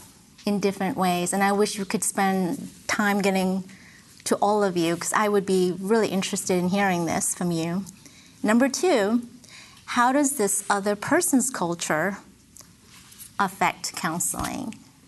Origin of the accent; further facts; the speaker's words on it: East Coast, United States; Like, I grew up on the East Coast, and then I went to the West Coast